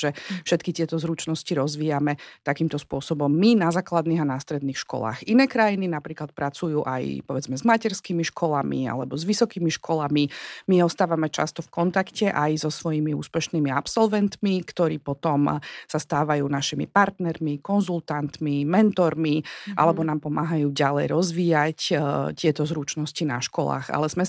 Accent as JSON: {"language": "Slovak", "town": "Bratislava", "region": "Bratislava Region", "country": "Slovakia", "said": "usadenie sa na Slovensku doma v Bratislave, lebo som Bratislavčanka, takže ma to vždy ťahalo naspäť"}